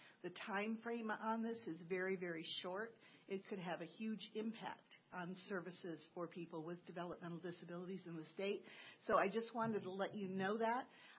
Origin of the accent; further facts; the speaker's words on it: Mahomet, Illinois, United States; from Mahomet